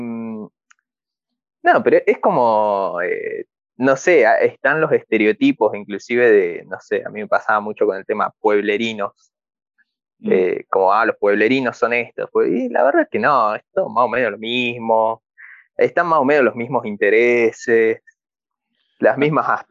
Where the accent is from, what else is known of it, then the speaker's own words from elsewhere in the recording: Salta, Argentina; now in Córdoba, Argentina; yo soy de Salta Capital y es como, tiene como algunos lugares que son muy urbanísticos, ahora se modernizó muchísimo